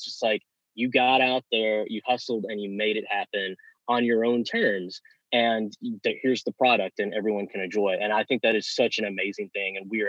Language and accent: English; El Dorado, United States; Alexander Jeffrey, old pal from El Dorado, from my hometown